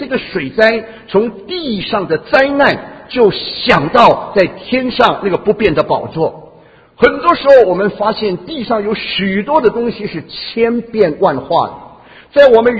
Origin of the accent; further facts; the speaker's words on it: Taiwan; now in United States; 我们从台湾来的人都知道有一个921大地震，我们在美国人都我们在美国的人都知道有个911纽约的这个大灾难。